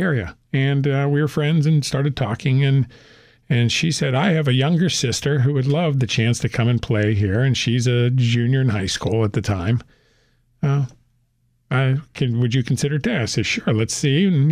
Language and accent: English; Pittsburgh, Pennsylvania, United States; now in Washington, United States; We're from Pittsburgh. You know, where is this? What's that? And we knew where it was because I grew up there.